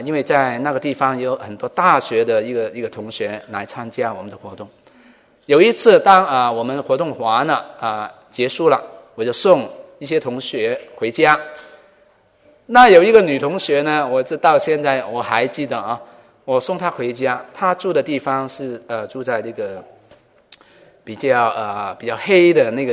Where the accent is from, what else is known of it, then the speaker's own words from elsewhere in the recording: Hong Kong; 那个时候我还在香港，我老家是香港啊，